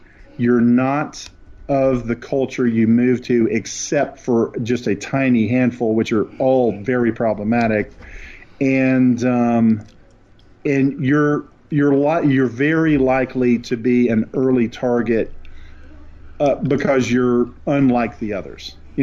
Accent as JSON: {"language": "English", "region": "Tennessee", "country": "United States", "tie": "born or raised there", "accent": "mountain accent", "said": "when I go home, to where I grew up in East Tennessee, it feels comfortable. I know their accent, that sort of mountain accent"}